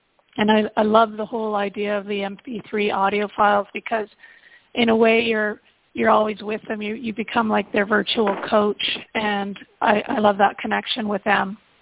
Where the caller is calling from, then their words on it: Vancouver, British Columbia, Canada; I'm calling from Vancouver, Canada